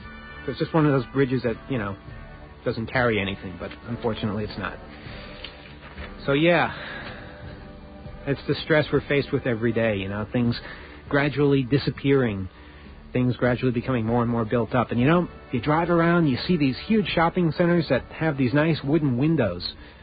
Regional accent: New York, United States; You ever wake up and realize, hey, I'm from Fisherville, I'm from Butterfuco Land. I'm from where the garbage barge came from, you know?

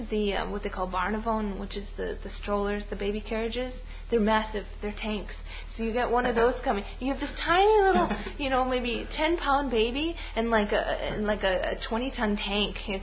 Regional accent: United States; now in Copenhagen, Denmark; I'm a very outgoing person. That's part of being American.

